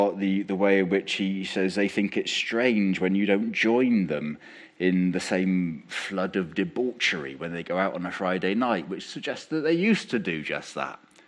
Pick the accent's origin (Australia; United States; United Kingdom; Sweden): United Kingdom; South West England; I grew up in Wiltshire, which was a landlocked county.